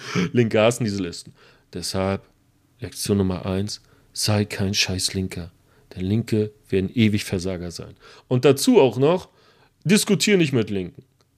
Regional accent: Germany; born there; Aber ich bin in der DDR geboren.

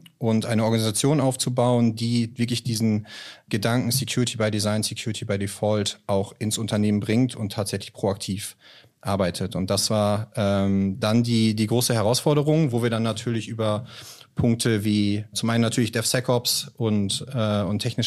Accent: Münster, North Rhine-Westphalia, Germany; born there; Bin gebürtiger Münzeraner

